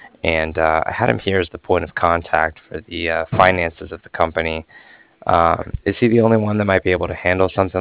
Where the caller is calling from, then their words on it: Cardiff, Wales, United Kingdom; I was calling from Cardiff